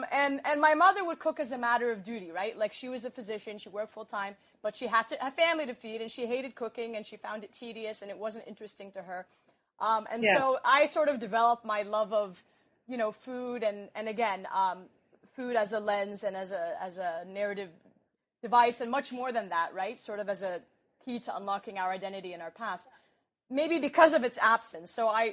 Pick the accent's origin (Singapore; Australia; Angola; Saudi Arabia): Saudi Arabia; moved away as an adult; also born or lived in Kuwait; I was born in Kuwait and raised in Saudi Arabia and then came here when I was, you know, in college and so on.